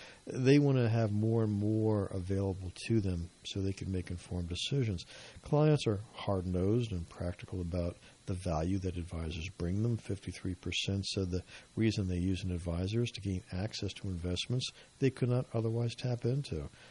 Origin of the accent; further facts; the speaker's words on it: United States; but, you know, being an American and wanting the best for our country